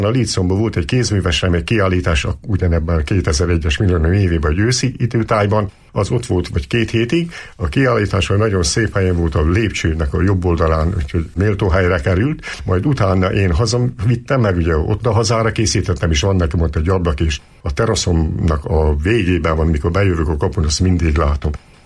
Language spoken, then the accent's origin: Hungarian; Eger, Heves, Hungary; Én a Koszor utcában nőttem fel Egerbe. Még a déd nagyapám is Koszor utcai volt, a nagyapám is, a családunk több tagja.